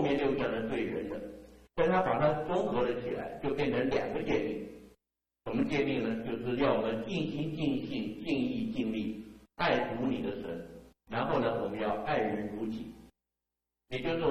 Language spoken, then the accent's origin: Chinese; China; 我们中国人见面讲什么？吃过饭了没有？